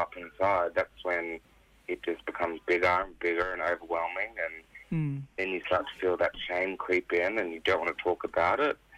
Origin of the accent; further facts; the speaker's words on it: Northern Territory, Australia; now in Darwin, Australia; Pitjantjatjara Yankunjatjara Puram. I'm from Central Australia originally, and now I'm on Larrakia Country in Darwin.